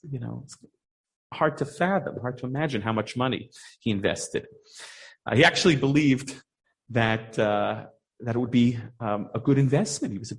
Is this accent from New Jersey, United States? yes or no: yes; New Jersey, United States; I grew up in New Jersey. What do I know?